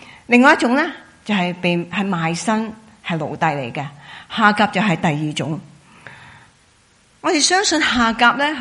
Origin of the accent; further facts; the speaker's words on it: China; 我中国人想叫他的妹仔